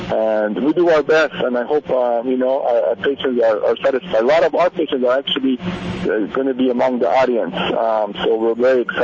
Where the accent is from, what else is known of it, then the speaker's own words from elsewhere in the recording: Iran; a very high-end music studio in Tehran, you know, capital of my home country, Iran